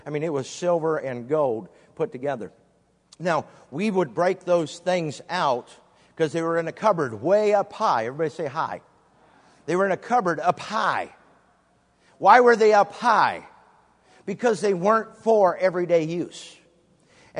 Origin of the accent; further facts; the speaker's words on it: Bellevue, Nebraska, United States; born there; Matter of fact, I was born in Offutt Air Force Base over in Bellevue, right outside of Omaha.